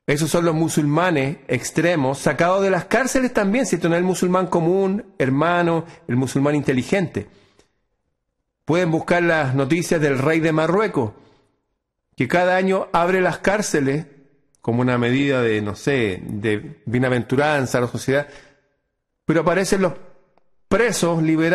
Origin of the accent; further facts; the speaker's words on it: Chile; Eso está pasando en mi país, Chile. Las peores gentes liberadas de las cárceles están aquí.